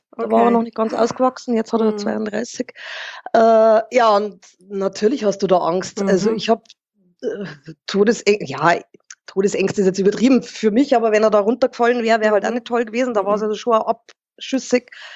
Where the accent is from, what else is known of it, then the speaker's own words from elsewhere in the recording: Burghausen, Bavaria, Germany; Nein, ich bin aus Burghausen, das gehört also weder zum Chiemgau noch zum Berchtesgadener Land noch zu Salzburg, das ist von Salzburg 60 Kilometer weit weg.